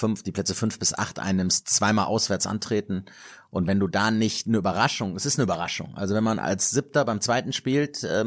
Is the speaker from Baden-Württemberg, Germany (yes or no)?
no; Oberdollendorf, North Rhine-Westphalia, Germany; Das ist einfach, ich komme aus Oberdollendorf, also Bonn.